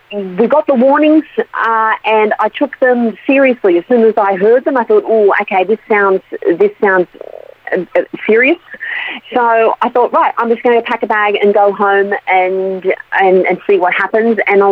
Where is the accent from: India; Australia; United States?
Australia; New South Wales; Yeah, born and bred in New South Wales. I am known in the USA, in the Nashville circles, as a country music artist. And COVID is what brought me home.